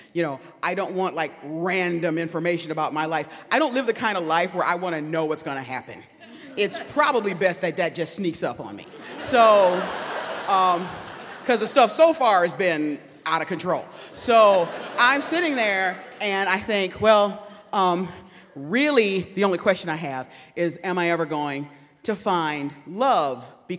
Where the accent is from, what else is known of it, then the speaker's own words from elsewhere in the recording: Detroit, Michigan, United States; Okay, now I'm mad. Okay, because I'm from Detroit and you are trying to hustle a hustler.